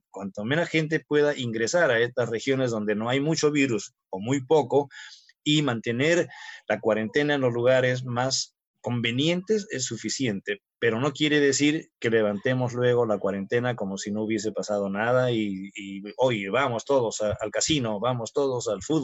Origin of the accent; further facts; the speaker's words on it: Peru; querrámonos como peruanos